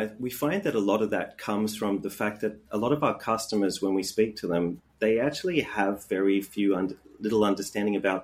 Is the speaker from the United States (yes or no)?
no; Australia; I am from Australia.